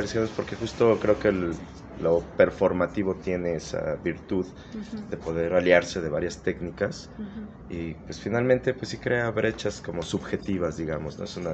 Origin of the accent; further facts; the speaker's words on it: Aguascalientes, Mexico; moved away as an adult; now in Mexico City, Mexico; me alejé un poco de Aguascalientes, yo sí. Me formé aquí, sí. Y bueno, pues por azares y cosas que hacer, me fui a la Ciudad de México